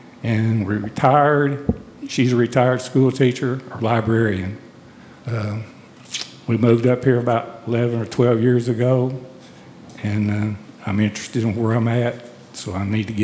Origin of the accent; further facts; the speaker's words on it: Jonesboro, United States; I'm running for Democratic position for JP. I'm originally from Jonesboro, retired firefighter, a retired fire chief.